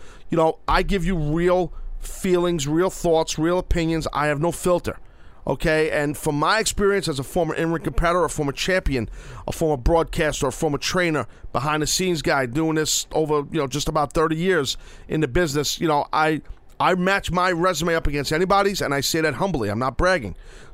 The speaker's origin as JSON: {"language": "English", "town": "Brooklyn", "region": "New York", "country": "United States", "said": "I'm not a star, but I'm from Brooklyn."}